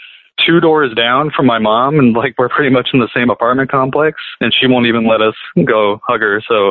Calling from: Woodinville, Washington, United States; Washington, up kind of near Seattle in a town called Woodinville.

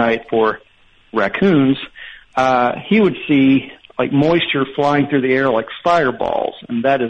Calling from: Raleigh, North Carolina, United States; calling from North Carolina, Raleigh.

